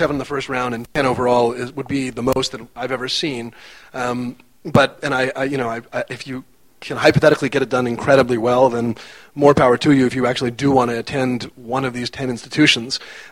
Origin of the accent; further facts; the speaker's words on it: Winnipeg, Manitoba, Canada; I'm Canadian, so I'll go with the University of Winnipeg, which is my hometown.